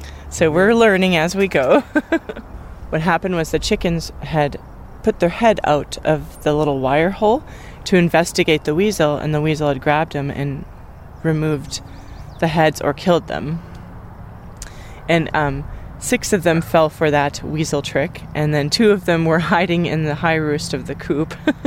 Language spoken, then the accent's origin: English; Bemidji, Minnesota, United States; My parents are both from Cass Lake originally. I was born in Bemidji, and then I kind of ended up back in Bemidji in my high school years and went to college here.